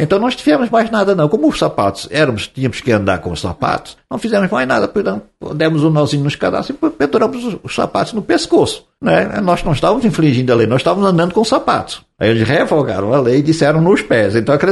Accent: Rio Grande do Sul, Brazil; Sou gaúcho. Fica mais fácil para mim dizer que era gaúcho.

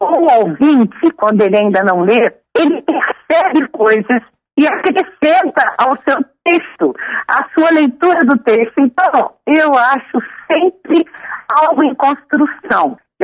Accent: Niterói, Rio de Janeiro, Brazil; Eu sou daqui do Rio, Niterói.

